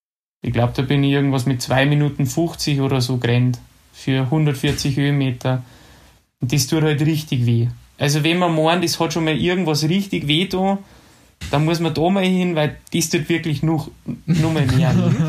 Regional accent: Ramsau, Bavaria, Germany; Ich bin ja in der Ramsau bei Berchtesgaden aufgewachsen. Da waren wir mitten in die Berchtesgadener Alpen.

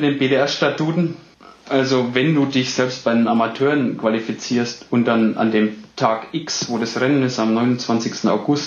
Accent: Bavaria, Germany; accent: Franconian; ich komme ja aus Franken, was in Bayern ist, wie man ja unschlechter hören kann.

